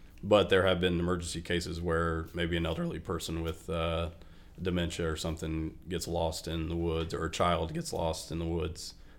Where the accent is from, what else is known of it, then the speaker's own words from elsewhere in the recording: Mattoon, Illinois, United States; I'm from Mattoon, born and raised.